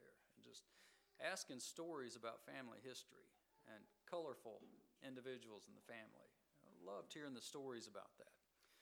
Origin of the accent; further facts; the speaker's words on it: Georgia, United States; I remember growing up in Georgia, looking out over the fields with the terraces out front of my great aunt's farmhouse they lived in.